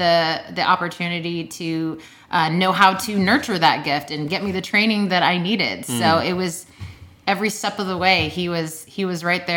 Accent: Syracuse, New York, United States; born there; now in Florida, United States; Yep, so I was born in Syracuse, New York.

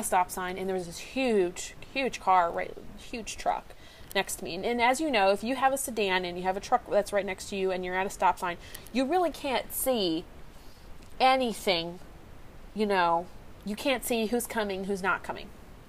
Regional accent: Minnesota, United States; now in Texas, United States; so I'm from Minnesota. I've moved to Texas, and I will say one thing.

